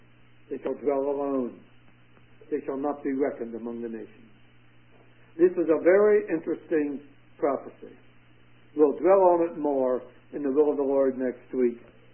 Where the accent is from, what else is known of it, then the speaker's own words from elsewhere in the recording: United States; My grandparents emigrated from Germany, and I'm not a German, I'm an American.